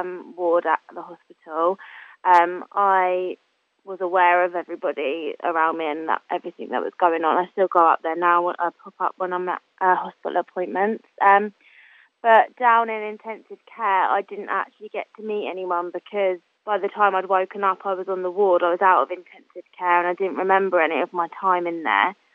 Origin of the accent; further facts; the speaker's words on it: Chertsey, South East England, United Kingdom; I'm from Chertsey.